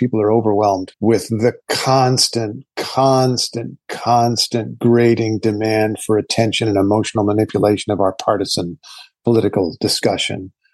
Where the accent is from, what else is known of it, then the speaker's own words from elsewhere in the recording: United States; And I feel a connection as an American